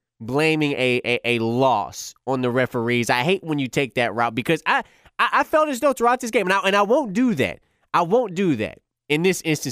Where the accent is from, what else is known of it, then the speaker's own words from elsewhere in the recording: Detroit, Michigan, United States; But I'm also from D-Town, Detroit. That's where I was born and raised, folks. So, again, I got my hometown team going against a team that I've idolized ever since I was a little kid.